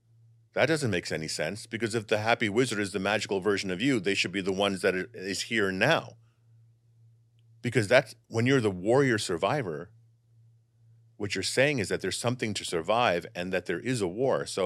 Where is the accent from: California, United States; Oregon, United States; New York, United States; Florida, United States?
New York, United States; Bronx; Like literally on my street where I grew up in the Bronx, that's where breakdancing and hip hop began in the Bronx.